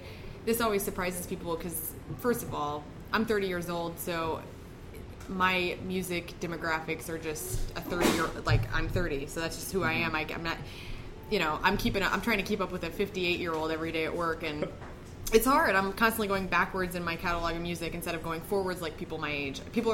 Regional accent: Illinois, United States; I grew up, I'm from Illinois.

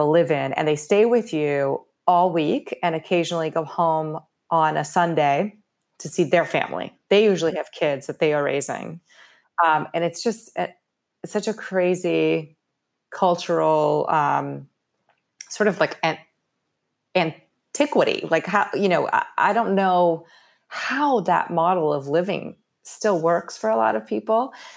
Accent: Rio de Janeiro, Brazil; And I grew up in Rio.

